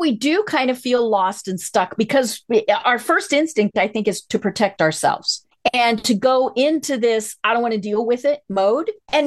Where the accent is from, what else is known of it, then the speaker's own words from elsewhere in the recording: Colorado, United States; I grew up in Colorado, in the mountains of Colorado.